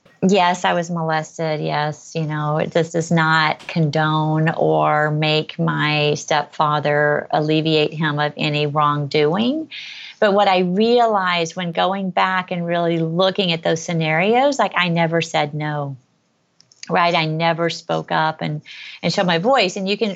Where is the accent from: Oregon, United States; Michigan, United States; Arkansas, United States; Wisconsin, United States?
Arkansas, United States; So I grew up in Arkansas. You know what we would probably call poor.